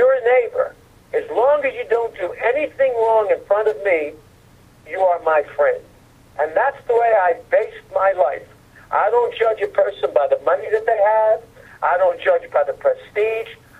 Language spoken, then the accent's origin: English; Philadelphia, Pennsylvania, United States; I grew up in South Philadelphia. My neighbor was Angelo Bruno. His wife grew up in the same town in Italy as my mother. We were paisans.